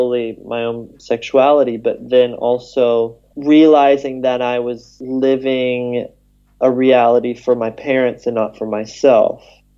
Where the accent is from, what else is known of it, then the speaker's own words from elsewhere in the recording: United States; now in Abroad; So I've been told I don't have a foreign accent in the sense of that it's clear that I come from America.